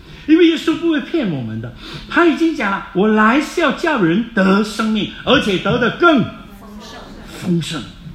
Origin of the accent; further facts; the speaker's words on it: South Vietnam, Vietnam; 原来我在1950年出生，1954年越南就开始分开南北，南北之后我们就住在南方。